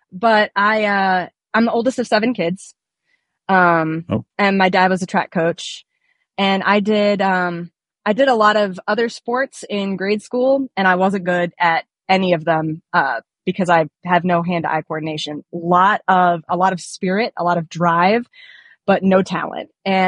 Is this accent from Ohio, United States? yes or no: yes; Akron, Ohio, United States; So I'm originally from Akron, Ohio, home of LeBron James. And I actually went to his rival Catholic high school.